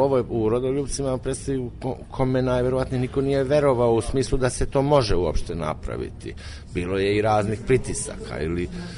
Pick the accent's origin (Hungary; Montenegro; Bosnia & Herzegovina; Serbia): Hungary; pošto sam još kao i Mađar